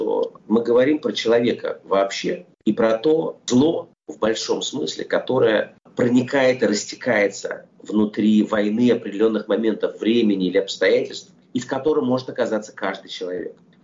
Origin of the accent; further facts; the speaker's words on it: Russia; Ну, вот я, например, вырос в России, прожил там все-таки очень много лет своей жизни.